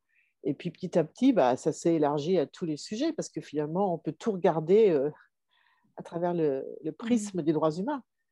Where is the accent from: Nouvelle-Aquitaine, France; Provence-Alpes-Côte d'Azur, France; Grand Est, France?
Nouvelle-Aquitaine, France; born there; moi je suis née dans le Poitou-Charentes, dans une famille d'agriculteurs qui était très engagée en tant que chrétien en fait.